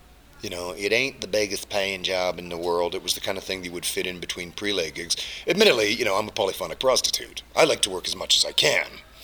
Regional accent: British Columbia, Canada; Yeah, dude, mind you, I come from British Columbia

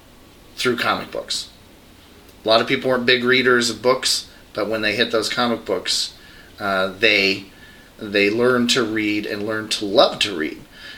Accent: Boulder, Colorado, United States; now in Denver, United States; Yes, I grew up in Boulder.

